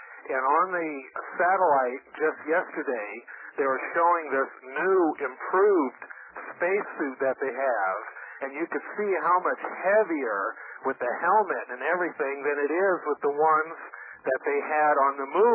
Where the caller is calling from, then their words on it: California, United States; I'm calling from California.